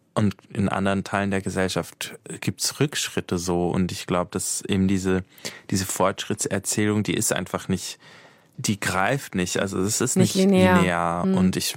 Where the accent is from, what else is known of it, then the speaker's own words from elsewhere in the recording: Switzerland; Aber also bei uns in der Schweiz gab es auch schon wieder so einen Vorstoß der Rechten.